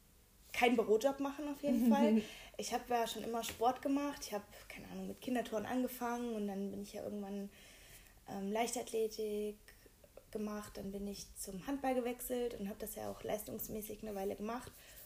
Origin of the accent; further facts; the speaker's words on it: Hesse, Germany; Ich komme aus der Nähe von Kassel.